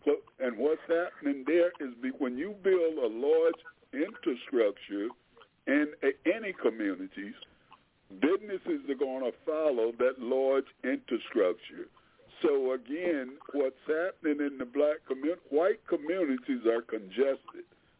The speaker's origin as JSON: {"language": "English", "region": "Delaware", "country": "United States", "lives_now": "Washington, D.C., United States", "said": "but I am from Delaware, a couple hundred miles from Washington, D.C., on the East Coast."}